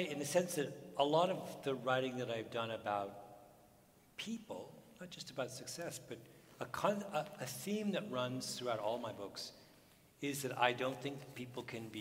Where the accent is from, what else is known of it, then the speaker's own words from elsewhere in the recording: Canada; I mean, I'm a Canadian.